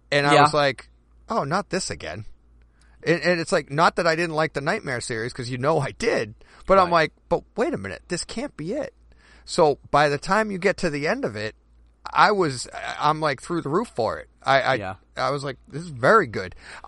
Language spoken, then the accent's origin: English; Massachusetts, United States; Well, we're both from Massachusetts.